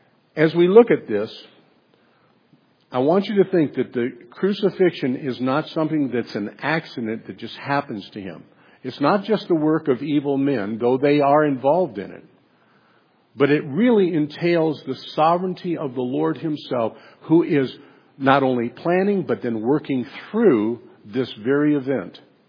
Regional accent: Ohio, United States; If I said to you … I grew up in Ohio, and I owned a pool hall, and I married … All of that's true.

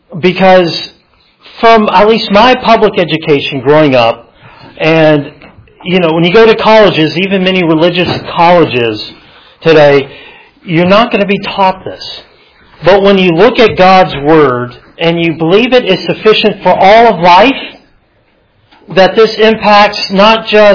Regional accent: Texas, United States; growing up in West Texas, you know, it was part of life for all of us.

